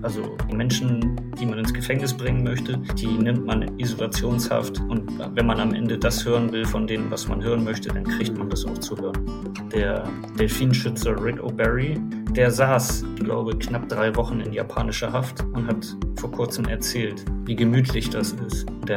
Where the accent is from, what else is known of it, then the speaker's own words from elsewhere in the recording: Bremen, Germany; born there; now in Delmenhorst, Germany; Ich bin 40 Jahre alt, komme aus Delmenhorst, also eigentlich gebürtiger Bremer, aber jetzt mittlerweile Delmenhorster.